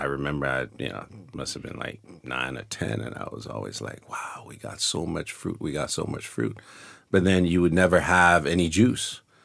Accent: Liberia; my mother's from Sierra Leone, my father's from Liberia, and I was born and raised in Liberia.

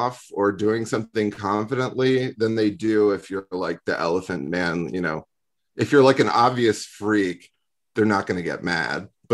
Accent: Austin, Texas, United States; Yeah, I'm from Austin.

